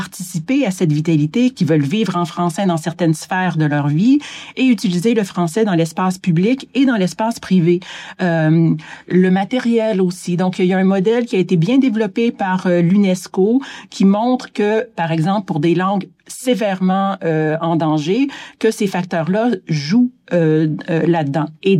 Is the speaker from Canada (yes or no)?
yes; Quebec, Canada; moved away; Au Québec, moi, quand j'ai quitté le Québec, j'avais pas cet élan de je me revendique comme francophone.